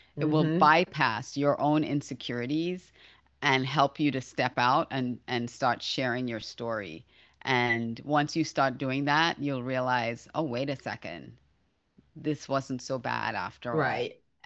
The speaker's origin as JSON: {"language": "English", "country": "Australia", "tie": "born or raised there", "said": "just as I was sharing my story growing up in Australia"}